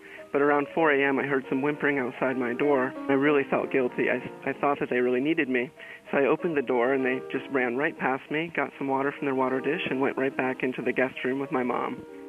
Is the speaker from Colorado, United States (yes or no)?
yes; Denver, Colorado, United States; I am from Denver, Colorado.